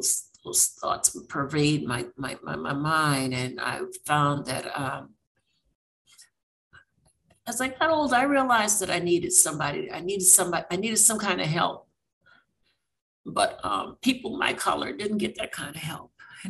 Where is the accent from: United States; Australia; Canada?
United States; South Carolina; I was from South Carolina. I didn't know what he wanted